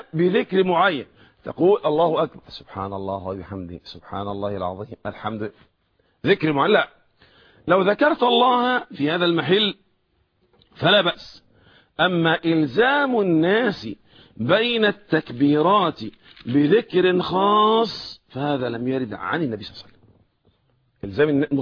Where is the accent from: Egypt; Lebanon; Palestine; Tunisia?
Egypt; Alexandria, Alexandria Governorate; عندنا في مصر الآن ما شاء الله في بعض الميادين يصلي مثلا، والله لا أكون مبالغ إذا قلت مثلا نصف مليون، عندنا في اسكندرية في بعض الميادين حوالي نصف مليون مصلي